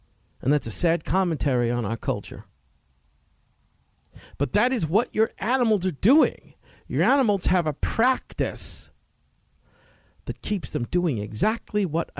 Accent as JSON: {"language": "English", "region": "East Coast", "country": "United States", "tie": "born or raised there", "said": "It's what I always loved about boxing, about growing up on the East Coast, going to the gyms with that spurious claim that you could fight."}